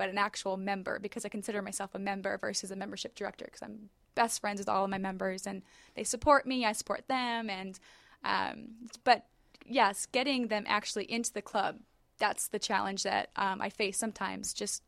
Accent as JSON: {"language": "English", "region": "Maine", "country": "United States", "tie": "born or raised there", "lives_now": "Atlanta, United States", "said": "Well, first, I grew up in Maine. I'm a very sheltered young child in Maine"}